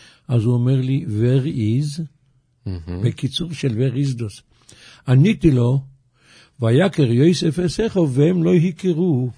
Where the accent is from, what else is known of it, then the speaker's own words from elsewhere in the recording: Jerusalem, Jerusalem District, Israel; born there; נולדתי בירושלים, כמובן, הלימודים הראשונים היו בשטיבלך בבית ישראל